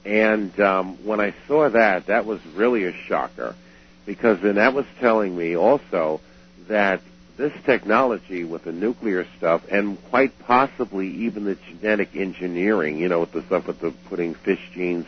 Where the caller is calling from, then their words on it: New England, United States; I'm calling from New England.